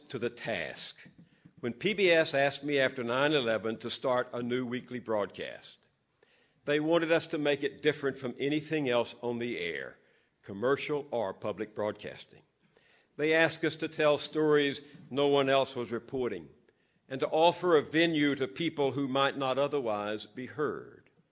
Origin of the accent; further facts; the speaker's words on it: the South, United States; I grew up in the South, where the truth about slavery, race, and segregation had been driven from the pulpits, driven from the classrooms, and driven from the newsrooms.